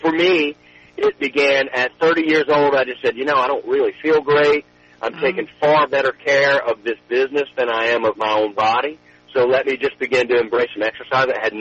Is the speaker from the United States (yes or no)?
yes; the South, United States; the same way that I learned to cook growing up in the South and in Paula Deen's home was sort of by osmosis